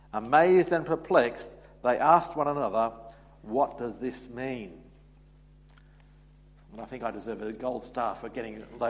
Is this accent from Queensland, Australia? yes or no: yes; Queensland, Australia; growing up in Queensland, I was part of an Anglican church